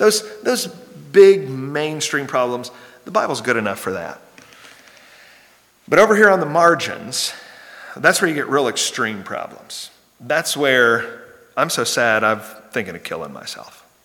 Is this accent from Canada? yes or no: no; Kentucky, United States; in an area where I grew up in Kentucky